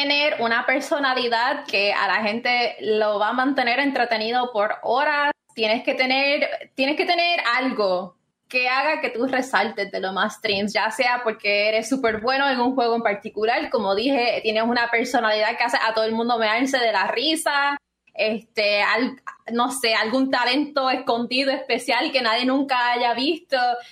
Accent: Puerto Rico; yo soy de Puerto Rico, tengo una comunidad pequeña que represento al Caribe

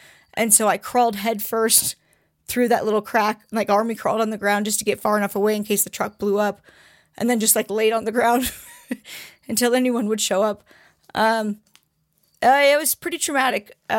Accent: Oregon, United States; growing up in Oregon, and my dad's a logger, so like I know huge trees.

